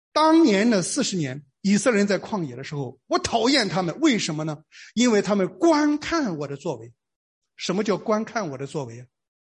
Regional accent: China

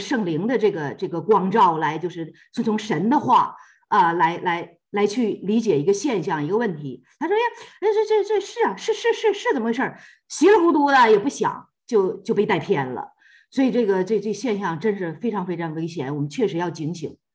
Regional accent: China; 我们中国人

